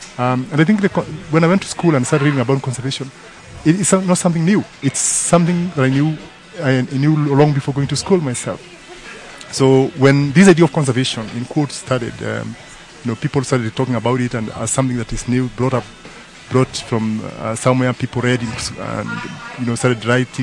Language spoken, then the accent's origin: English; Il Ngwesi, Laikipia County, Kenya; When I grew up in Ilongwesi, my father would tell me during the dry periods